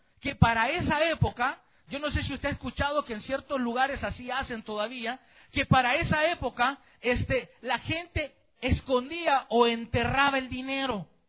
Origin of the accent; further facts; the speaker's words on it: Chalatenango, El Salvador; cuando yo le digo que soy de allá por Chalatenango o El Salvador